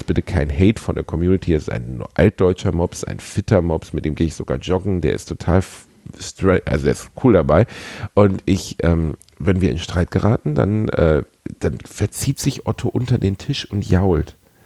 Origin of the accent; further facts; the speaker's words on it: North Rhine-Westphalia, Germany; bin Westfale